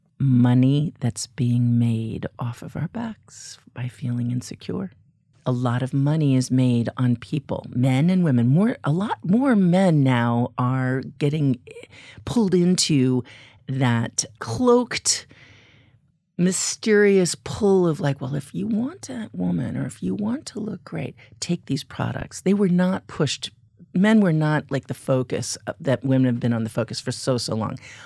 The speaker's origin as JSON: {"language": "English", "town": "Flagstaff", "region": "Arizona", "country": "United States", "lives_now": "New York, United States", "said": "When I got into New York, when I took that one way, when I came from Flagstaff and I moved into"}